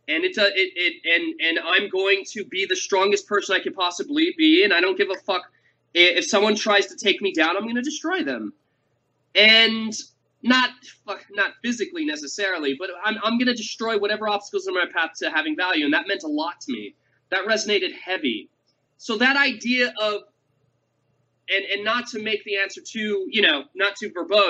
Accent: Lynwood, California, United States; I grew up in a very impoverished neighborhood. I grew up in Linwood. It's a part of LA.

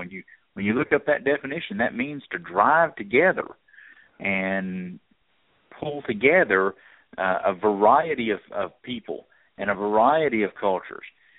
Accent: the South, United States; I talked differently than they did because I'm from the South and I looked different than they did.

